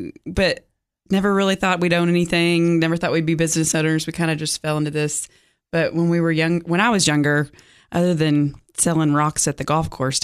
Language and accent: English; Memphis, Tennessee, United States; I'm from Memphis.